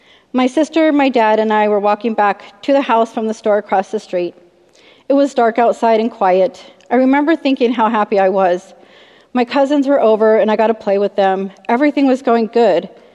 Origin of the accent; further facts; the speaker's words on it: Long Beach, California, United States; born there; All right, I was born in Long Beach, California in 1976.